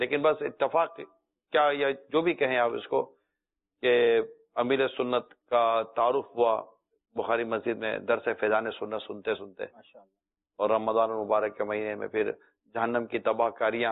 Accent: Karachi, Sindh, Pakistan; born or raised there

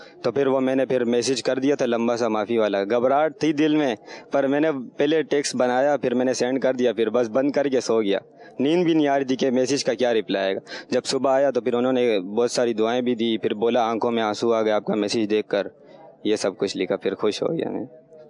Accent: Karachi, Sindh, Pakistan; اور میں کراچی قائد آباد سے ہوں.

